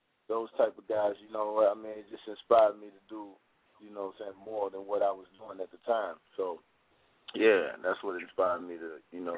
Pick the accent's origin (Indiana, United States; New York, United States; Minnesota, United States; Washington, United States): Minnesota, United States; Minnesota, North Side, you know what I'm saying, representing.